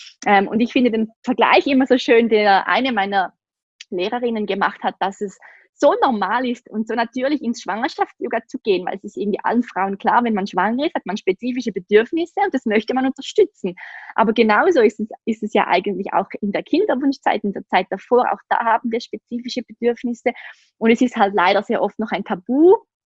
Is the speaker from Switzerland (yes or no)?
yes; Switzerland; ich wohne in der Schweiz. Ich komme aus der Schweiz, wie man sicher an meinem Akzent hören kann.